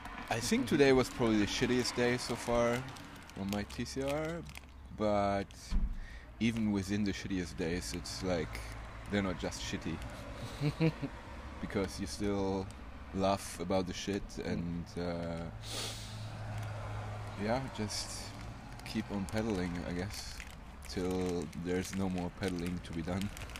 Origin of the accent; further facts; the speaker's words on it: Germany; I'm from Germany.